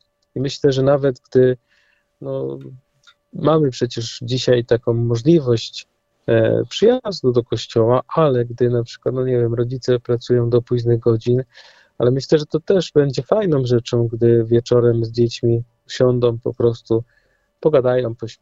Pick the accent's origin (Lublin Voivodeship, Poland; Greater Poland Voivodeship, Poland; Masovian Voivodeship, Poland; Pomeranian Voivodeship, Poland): Greater Poland Voivodeship, Poland; Kuklinów; Ja pochodzę z miejscowości Kuklinów, ale należę do parafii Oczyszczenia Najświętszej Maryi Panny w Starym Grodzie.